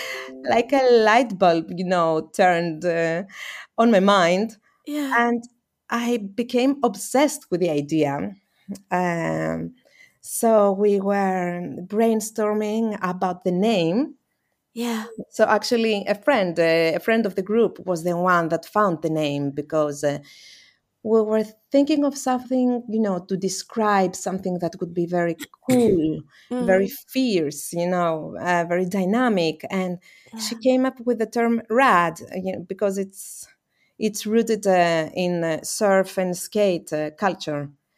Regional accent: Greece; I am from Greece

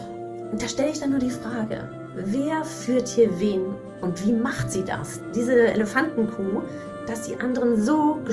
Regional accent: North Rhine-Westphalia, Germany; Ich bin im Sauerland aufgewachsen und in einem kleinen Familienunternehmen mit drei Geschwistern, so zu viert waren wir, sind wir aufgewachsen.

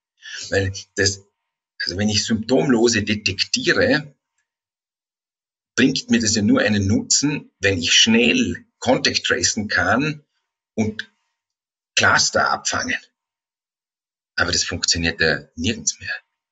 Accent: Vorarlberg, Austria; Mein Heimatbundesland verschickt

